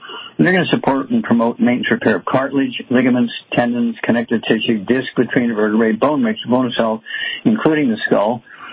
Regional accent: Missouri, United States; Chuck, let's go to my home state, Missouri, and Stephanie.

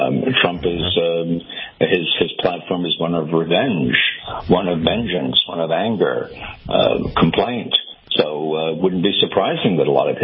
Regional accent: New York, United States; I'm not from Massachusetts. I live in Massachusetts. I'm from New York.

